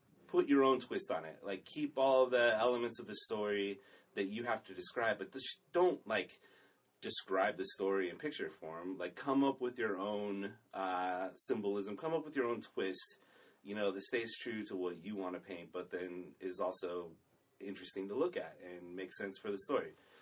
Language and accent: English; California, United States; I'm from Southern California. That's fucking how people talk.